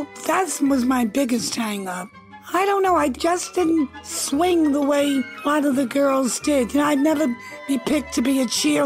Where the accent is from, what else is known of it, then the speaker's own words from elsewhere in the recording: New York City, New York, United States; I grew up in the Bronx, opposite the Yankee Stadium.